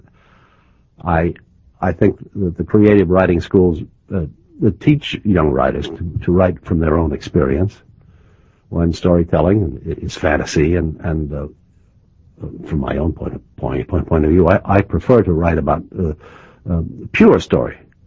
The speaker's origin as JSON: {"language": "English", "region": "New York", "country": "United States", "tie": "born or raised there", "said": "So I'm the just deep dyed in the wool New Yorker. I grew up on Washington Heights in New York, and my father was a lawyer here, and I went to DeWitt Clinton High School, and I can do about 9 of the 14 New York dialects"}